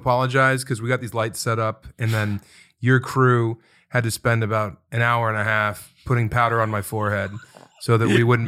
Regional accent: Elizabeth, Colorado, United States; I'm from Eastern Colorado. I'm from Elbert County, Colorado, a town of less than 1,000 called Elizabeth, where I played sports year round

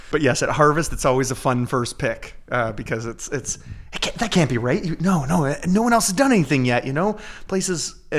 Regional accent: Ontario, Canada; I'm Canadian, I'm from Ontario, I'm from a small town farming community.

